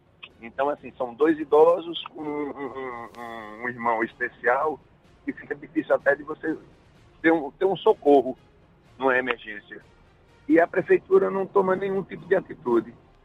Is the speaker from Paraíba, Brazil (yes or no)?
yes; João Pessoa, Paraíba, Brazil; Eu sou de João Pessoa, mas eu queria fazer um apelo.